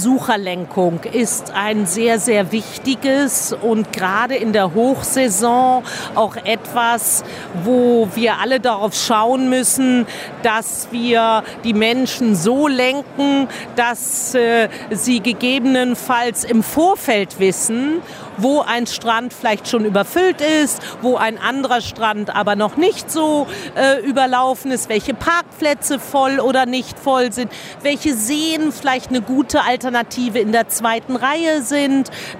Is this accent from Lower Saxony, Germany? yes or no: yes; Lüneburg, Lower Saxony, Germany; born there; also born or lived in Heidelberg / Bad Godesberg / Berlin / Wiesbaden; Ich bin selber in Norddeutschland geboren, in Lüneburg, habe aber in Heidelberg, Bad Godesberg, Berlin, Wiesbaden, Hamburg und Dresden gewohnt.